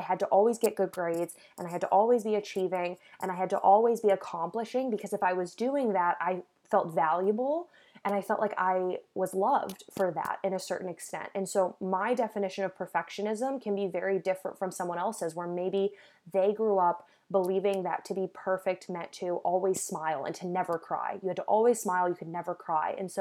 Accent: Illinois, United States; I was across the country. I'm from Illinois. So I was across the country in Washington, D.C.

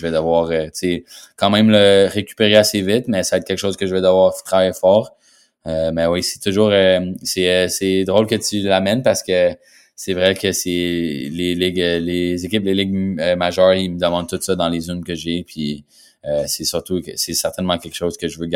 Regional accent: Saint-Bruno, Quebec, Canada; now in United States; Mais ouais, je vais être chez moi à Saint-Bruno, puis je pense que mes parents, si ça l'arrive, ils vont être beaucoup émotifs

